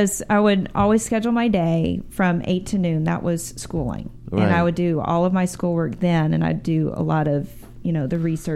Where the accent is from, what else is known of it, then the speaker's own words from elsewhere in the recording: United States; accent: American; You don't need to have an American accent, and my American accent was very thick in French.